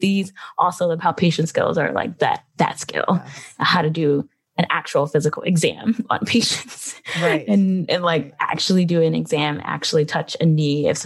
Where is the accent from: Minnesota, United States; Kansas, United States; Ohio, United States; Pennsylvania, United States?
Pennsylvania, United States; Philadelphia; Yeah, born and raised in Philadelphia, went out to the other side of the state, Pittsburgh, for college.